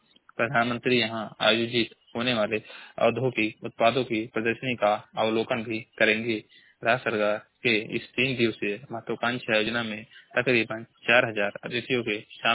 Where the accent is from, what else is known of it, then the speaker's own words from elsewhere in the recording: Maharajganj, Uttar Pradesh, India; मैं जिला महाराजगंज के निवासी हूँ।